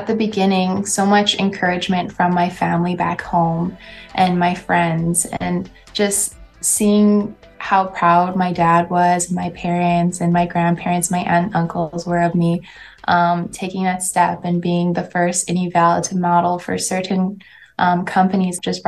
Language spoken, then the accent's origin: English; Northwest Territories, Canada; I do a lot of just telling stories of my life growing up in the North when I was a kid and the different things that my grandparents or my dad taught me.